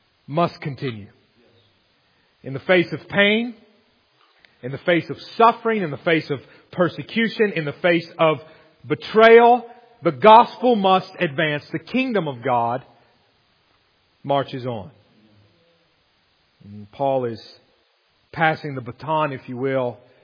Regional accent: Arkansas, United States; And I'm from Arkansas.

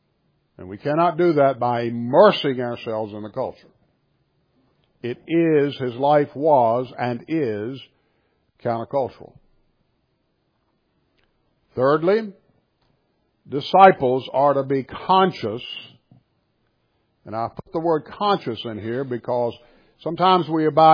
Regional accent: Virginia, United States; I love being an American. I love being a Virginian. I'm beginning to question some of the things that are going on in our Commonwealth.

